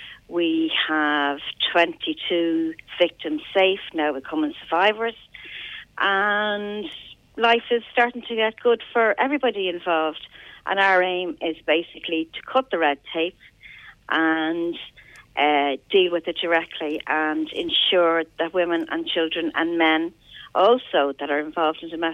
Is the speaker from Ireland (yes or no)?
yes; Dublin, Leinster, Ireland; I'm from the Navan Road, out near Ashtown in the Phoenix Park